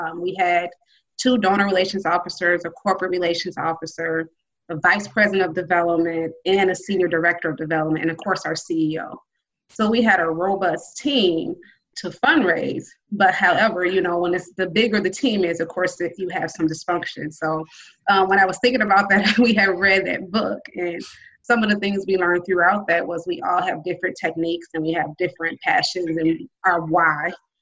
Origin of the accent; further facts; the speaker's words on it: Indiana, United States; also born or lived in Grand Rapids, Michigan; I am actually from Indiana originally, but I lived in Grand Rapids, Michigan for, 17 years.